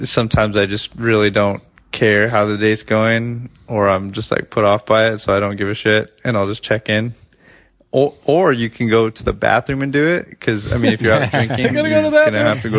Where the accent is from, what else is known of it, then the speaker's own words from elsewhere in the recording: Bakersfield, California, United States; I'm from Bakersfield, so.